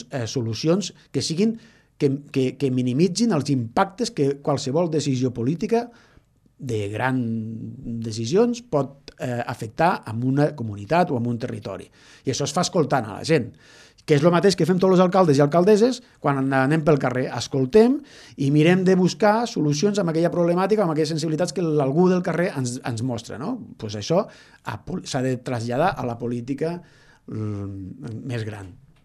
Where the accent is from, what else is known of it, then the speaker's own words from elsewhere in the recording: Falset, Catalonia, Spain; Jo soc de la comarca, soc de Falset, soc del Priorat